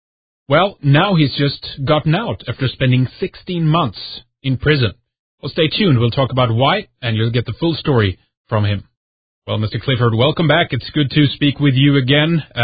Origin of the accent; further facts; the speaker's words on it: Sweden; from Sweden.